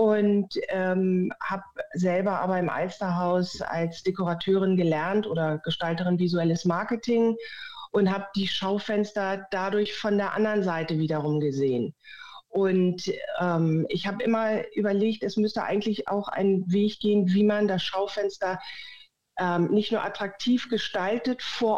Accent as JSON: {"language": "German", "region": "Hamburg", "country": "Germany", "said": "Ich komme ja aus Hamburg."}